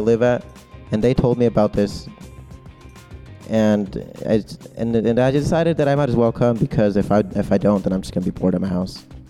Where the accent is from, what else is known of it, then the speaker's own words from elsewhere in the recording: Merced, California, United States; I come from Merced, California, and I'm 18 years old.